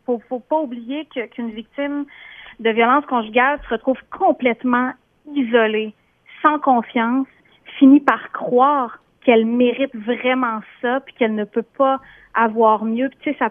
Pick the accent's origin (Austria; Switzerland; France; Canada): Canada; Quebec City, Quebec; merci de m'accueillir à Weekend, à Québec, là d'où je viens.